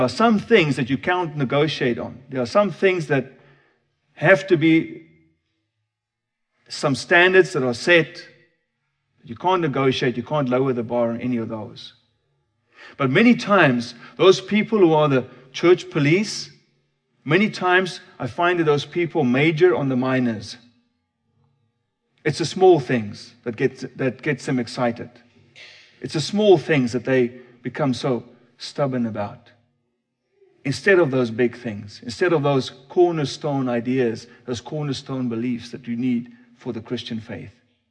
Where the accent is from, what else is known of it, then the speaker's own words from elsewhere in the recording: Canada; Yes, I'm a dual citizen. Yes, I'm Canadian. I have a Canadian passport